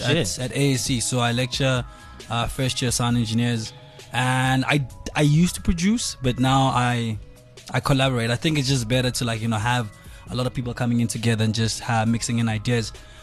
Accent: Mafikeng, North West, South Africa; but obviously based, since I'm from Mafikeng, I put the whole Motsoko aspect in as well, just to, like, you know, give it that home feel.

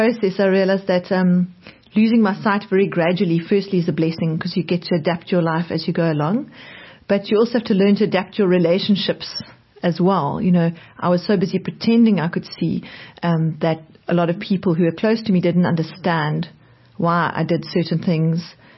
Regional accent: Johannesburg, Gauteng, South Africa; born there; Right, so I was born in Johannesburg. I'm the third of four children.

